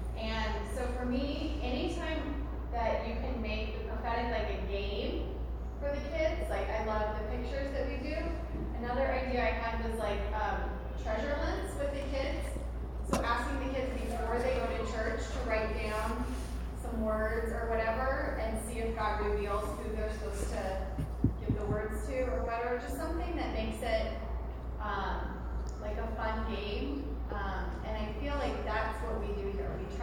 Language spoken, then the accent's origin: English; Phoenix, Arizona, United States; I'm from Phoenix. I have four kids.